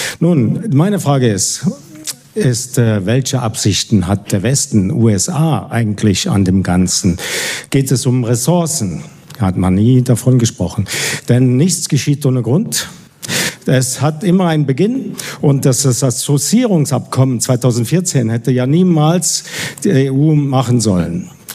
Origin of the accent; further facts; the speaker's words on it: Italy; now in Switzerland; Ich bin Schweizer Bürger, aber aus Italien, ja? Hierher gekommen in dieses Land.